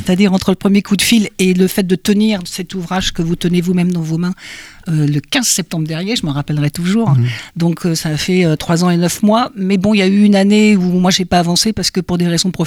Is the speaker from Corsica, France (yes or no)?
no; Brittany, France; born there; Oui, moi je suis née en Bretagne.